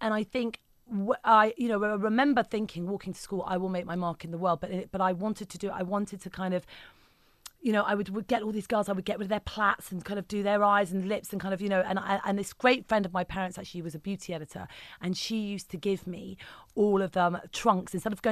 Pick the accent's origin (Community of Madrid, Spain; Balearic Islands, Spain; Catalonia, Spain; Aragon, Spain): Balearic Islands, Spain; Ibiza; I grew up in Ibiza.